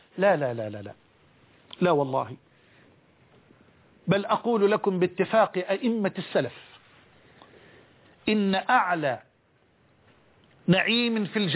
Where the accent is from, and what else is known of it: Egypt